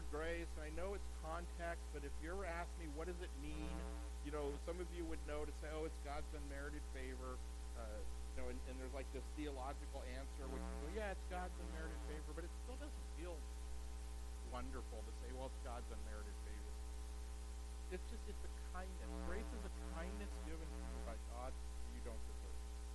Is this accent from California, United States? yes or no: yes; California, United States; I grew up in the Bay Area.